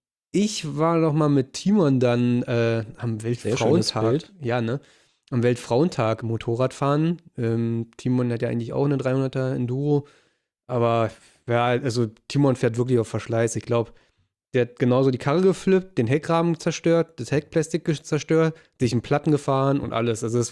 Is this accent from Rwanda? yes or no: no; Brandenburg, Germany; weil es ja so richtig Sand bei uns in Brandenburg ist